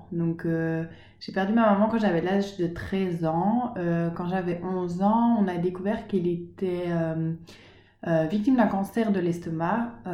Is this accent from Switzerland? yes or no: no; Belgium; now in France; j'ai 22 ans, je suis étudiante en tourisme en Bretagne, mais à la base je viens de Belgique.